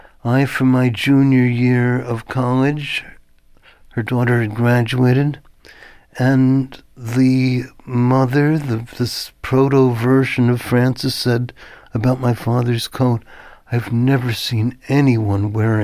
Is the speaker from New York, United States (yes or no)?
yes; Queens, New York, United States; I was from Queens, which was at that time known as the home of Archie Bunker